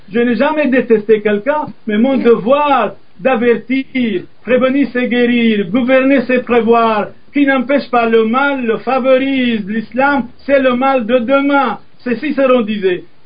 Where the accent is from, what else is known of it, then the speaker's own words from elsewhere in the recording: Belgium; Je suis belge et fier de l'être.